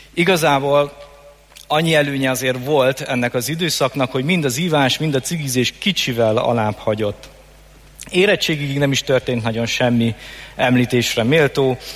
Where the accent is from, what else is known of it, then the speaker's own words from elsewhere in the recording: Budapest, Hungary; born there; Nagyjából 30 éve születtem Budapesten, katolikus családba. Van három fiatalabb tesóm. Másodikos voltam, amikor történt egy nagy változás az életemben, el kellett költöznünk Budapestről egy vidéki faluba.